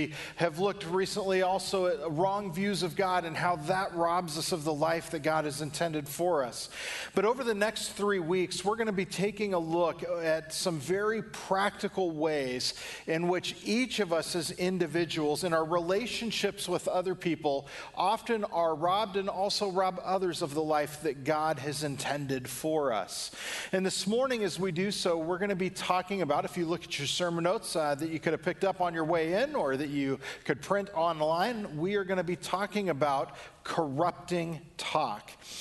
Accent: California, United States; But another natural disaster that I was very used to seeing as well growing up in California was that of fires.

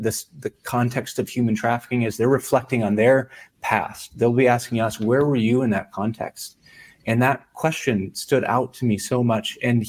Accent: Midwest, United States; a world that I wasn't familiar with growing up in the Midwest

